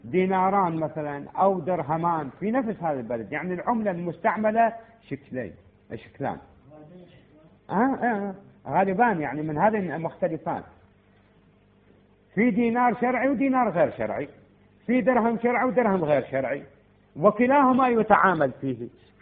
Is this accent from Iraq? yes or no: yes; Iraq; عندنا في العراق